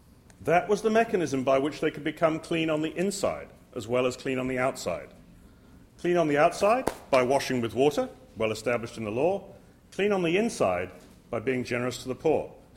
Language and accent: English; England, United Kingdom; I grew up in England, in a society very similar to this one, I guess, the Christadelphian Society in England